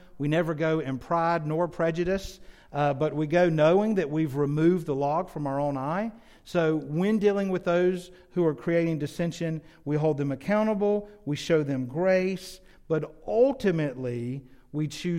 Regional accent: California, United States; born there; So I was born in California, and so Grandma and Grandpa lived in California.

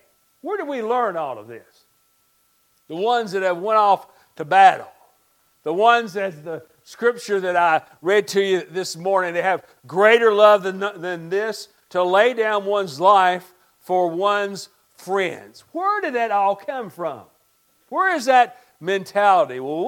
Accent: United States; I'm also proud today to be an American, aren't you? I am also proud in being an American, aren't you?

